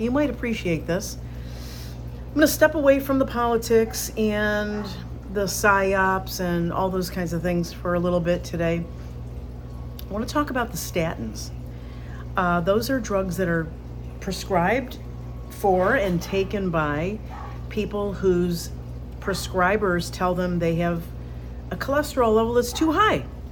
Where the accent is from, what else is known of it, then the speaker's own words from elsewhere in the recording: New York, United States; I was born and raised in the Finger Lakes region and had a couple of homes throughout my lifetime on Canandaigua Lake, Honeyway Lake